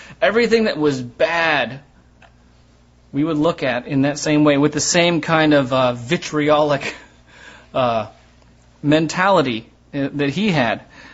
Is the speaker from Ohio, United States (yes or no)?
yes; Ohio, United States; because he knew that I was from Ohio.